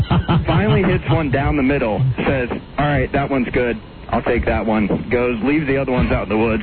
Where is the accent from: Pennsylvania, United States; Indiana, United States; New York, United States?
Indiana, United States; now in Washington, United States; I'm in D.C. now, but I'm originally from Indiana.